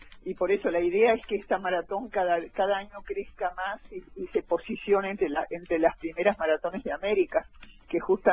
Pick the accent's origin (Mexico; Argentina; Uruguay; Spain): Uruguay; viste cómo somos los uruguayos